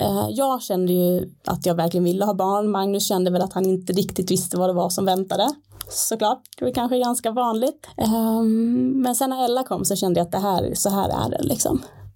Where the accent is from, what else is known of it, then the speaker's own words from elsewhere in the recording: Skåne, Sweden; moved away as an adult; also born or lived in Norrtälje / Uppsala; Jag kommer från Skåne. Mm. Jag är född och uppväxt där. Jag bott där tills jag var 18, ja, precis efter studenten. Sen flyttade jag till Norrtälje en liten period och träffade min sambo. Sen flyttade vi till Uppsala och så bodde vi där i jättemånga år